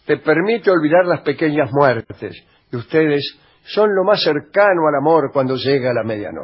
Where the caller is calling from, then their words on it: Tucumán, Argentina; de Tucumán.